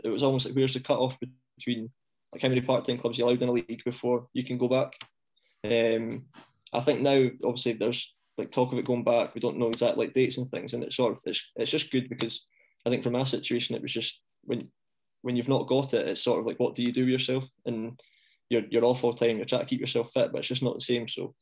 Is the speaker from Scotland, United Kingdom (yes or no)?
yes; Kirkcaldy, Scotland, United Kingdom; born there; But I was born in Kirkcaldy. And so I used to get so much stick from Falkirk fans from being from Fife.